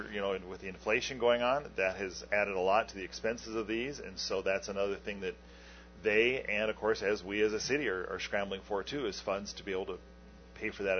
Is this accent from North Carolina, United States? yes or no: no; Arizona, United States; Now, of course, me being born and raised in Arizona, I think cool thing.